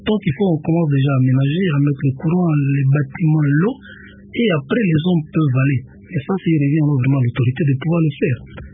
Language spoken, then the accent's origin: French; Matadi, Kongo Central, DR Congo; je suis né dans le Bas-Congo en 1946. Je fais mes études primaires dans la ville de Matadi.